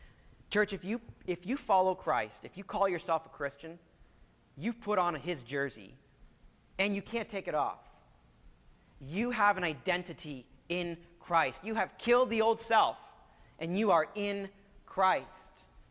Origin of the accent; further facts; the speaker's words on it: Ottawa, Ontario, Canada; I grew up in Ottawa.